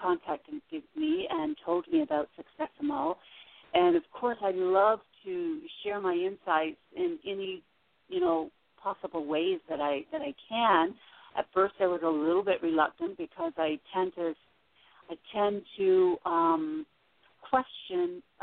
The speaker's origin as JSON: {"language": "English", "region": "Nova Scotia", "country": "Canada", "also_born_or_lived": "Florida", "moved": "yes", "lives_now": "Arizona, United States", "said": "I'm originally from Nova Scotia, Canada, and I lived in Florida also for 14 years."}